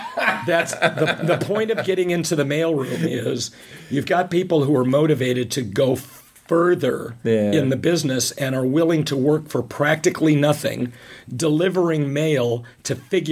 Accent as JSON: {"language": "English", "region": "California", "country": "United States", "tie": "born there", "said": "I mean, I was born in Southern California."}